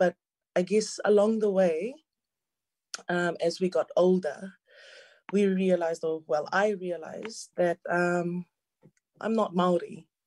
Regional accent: Rotuma, Fiji; now in New Zealand; I'm from Rotuma. I'm from the district of Itutiu, and my father is also from Chuchu. So I came to New Zealand

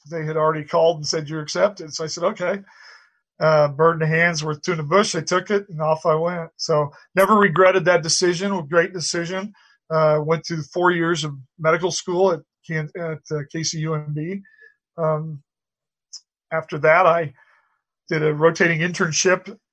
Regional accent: Colby, Kansas, United States; I was born and raised in Colby, Kansas, out on the Oasis on the Plains out west.

